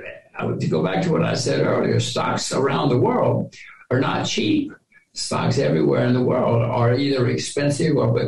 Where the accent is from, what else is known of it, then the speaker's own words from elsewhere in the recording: United States; I cannot do anything because I'm an American.